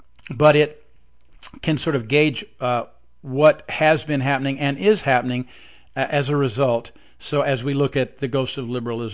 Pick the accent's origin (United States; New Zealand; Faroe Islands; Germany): United States; Evansville, Indiana; Head of the seminar, Robert Funk, who I've mentioned before, is from my hometown, Evansville, Indiana